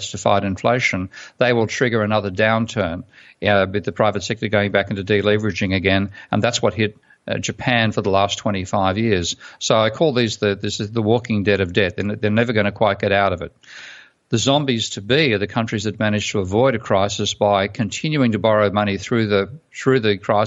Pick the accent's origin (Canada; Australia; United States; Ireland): Australia; private debt in my home country of Australia